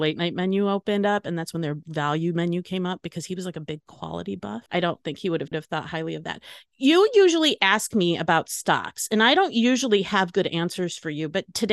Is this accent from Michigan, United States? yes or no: yes; Detroit, Michigan, United States; I grew up in the Detroit area and drove Hondas.